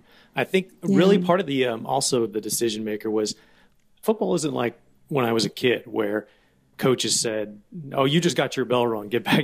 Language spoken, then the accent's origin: English; El Dorado Hills, California, United States; I'm from El Dorado Hills, California.